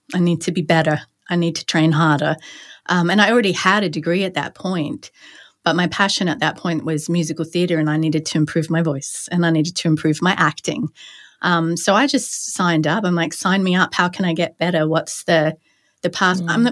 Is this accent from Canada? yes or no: no; Australia; moved away; I didn't know that I was ambitious as an Australian at all.